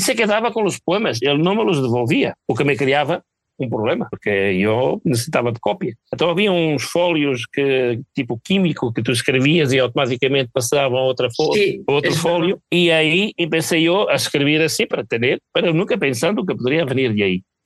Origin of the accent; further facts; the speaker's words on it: Castelo Branco, Portugal; now in Spain; encuentras una ciudad llamada Castelo Branco. A mi tierra, he venido de España, claro. A mi tierra, a mi pueblo.